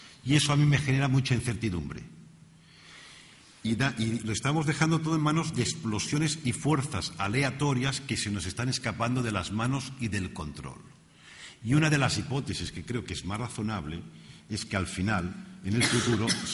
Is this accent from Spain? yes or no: yes; Spain; nosotros como españoles y europeos sentimos que nuestro Estado como proveedor de bienestar es distinto al norteamericano